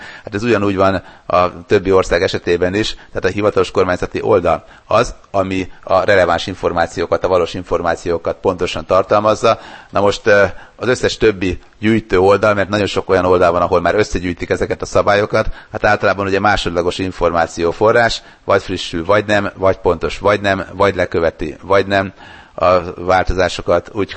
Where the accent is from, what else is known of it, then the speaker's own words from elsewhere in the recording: Sopron, Győr-Moson-Sopron, Hungary; born there; Sopron, a szülővárosom